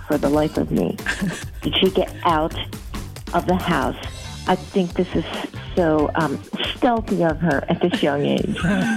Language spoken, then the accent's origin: English; Madison, Wisconsin, United States; I'm from Madison.